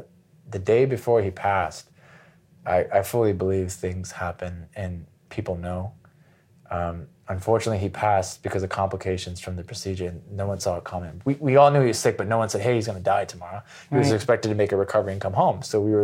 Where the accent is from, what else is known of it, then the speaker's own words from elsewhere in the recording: Chicago, Illinois, United States; And then I was born. I'm from Chicago, born and raised there.